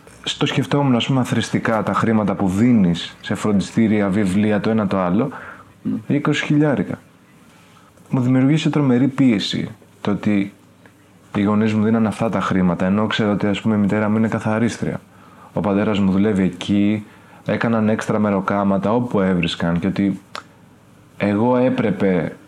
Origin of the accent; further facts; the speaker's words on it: Albania; now in Greece; Θυμάμαι ότι μου δημιουργούσε άγχος στο σχολείο να μην ακουστεί ότι είσαι από Αλβανία ή είμαστε από Αλβανία. Και γι' αυτό πολλά παιδιά το κρύβαμε και λέγαμε Βόρεια Ήπειρος.